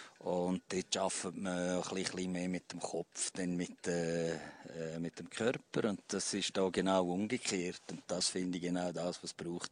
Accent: Austria; als Österreicher kann ich nur sagen, kommt auf die Äschhütte.

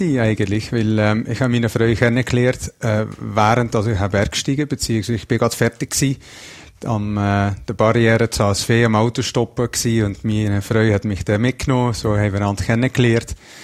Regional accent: Netherlands; German is a second language; now in Brig-Glis, Switzerland; Meine Heimat ist zu Wallis, Brigg-Lys. Klar, meine Eltern, die Schwester, ein paar Kollegen, es werden immer weniger natürlich, sind sicher noch zu Holland und haben auch regen Kontakt

